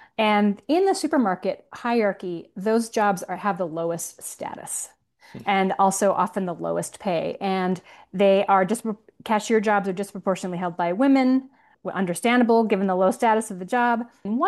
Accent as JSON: {"language": "English", "region": "Utah", "country": "United States", "tie": "born or raised there", "said": "I moved back to my home state of Utah to try to regroup, to make a new start, to figure out what was next for me."}